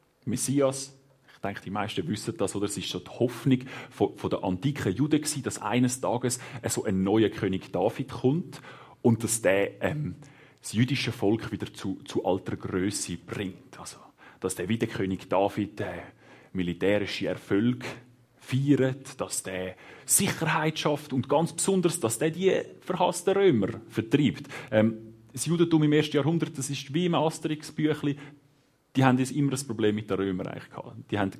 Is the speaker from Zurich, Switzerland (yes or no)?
yes; Hinwil, Zurich, Switzerland; Ich bin in Hiwil aufgewachsen, in Werne zu Hause.